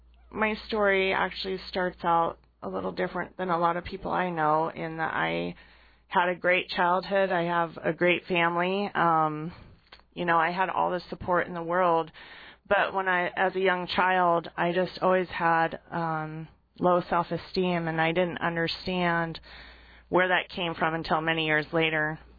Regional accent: Ketchikan, Alaska, United States; I actually was born and raised in Ketchikan, Alaska, and grew up in different logging camps. My dad was a logger for many years. And I had a lot of different experiences in Alaska and moved around kind of a lot, I guess.

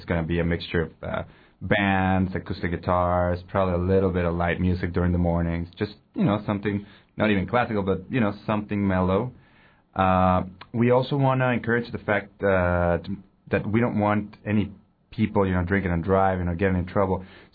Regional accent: Mexico; I'm not naturally from here, I'm from Mexico, but I love this area

